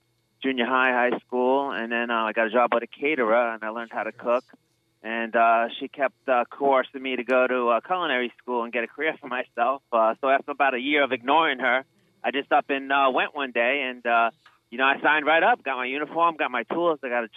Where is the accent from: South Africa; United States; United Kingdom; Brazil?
United States; New York; New York.